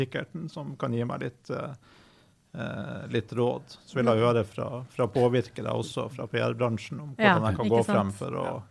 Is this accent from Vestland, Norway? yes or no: no; Harstad, Troms, Norway; Men jeg må få tilføyde at jeg er jo harstadværing, men jeg gift trønder.